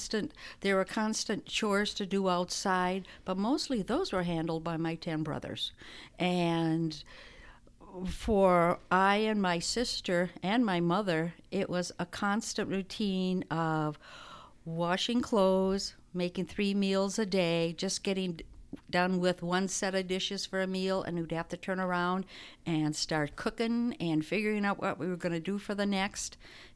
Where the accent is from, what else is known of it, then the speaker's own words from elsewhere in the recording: North Dakota, United States; I came from a small town in North Dakota, right on the border of North Dakota, Minnesota, and South Dakota. And I grew up on a farm, and I was sixth in line of 14 children.